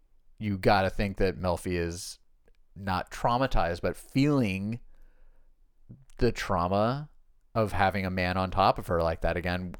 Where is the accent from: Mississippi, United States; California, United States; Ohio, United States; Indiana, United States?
California, United States; Because we're from California.